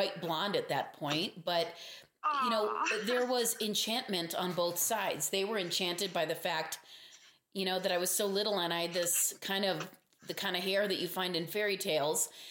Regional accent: Pakistan; I'm sure you and I have discussed that I grew up in Pakistan, and when I was over there, you know, this was decades ago

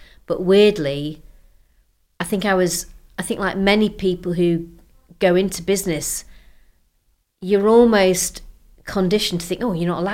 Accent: Sheffield, Yorkshire and the Humber, United Kingdom; now in London, United Kingdom; I grew up in and around Sheffield. I live in London.

